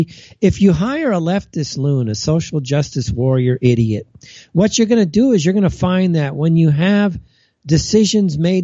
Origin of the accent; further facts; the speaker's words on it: United States; now in Jordan; I'll go to Burger King. I'm American. I like my burgers, right? So I'll go to a Burger King here in Jordan